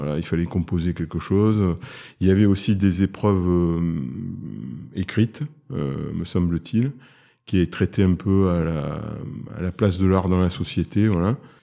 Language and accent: French; Cannes, Provence-Alpes-Côte d'Azur, France; je suis originaire de Cannes du Sud-Est